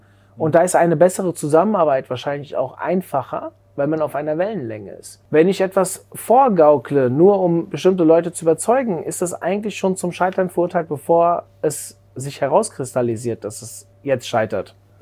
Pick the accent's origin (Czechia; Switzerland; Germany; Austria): Germany; Hesse; ich bin im Frankfurter Speckgürtel aufgewachsen, habe Fußball gespielt.